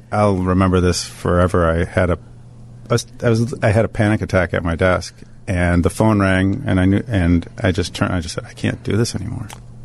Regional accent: Illinois, United States; I grew up in various suburbs in the North Shore, but my parents have lived in Glencoe for a long time.

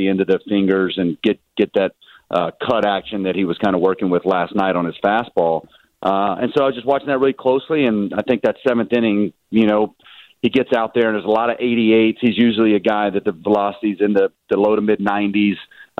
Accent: the South, United States; My dad, I mean, my dad, we're from the South. I don't think We wear too many robes down there

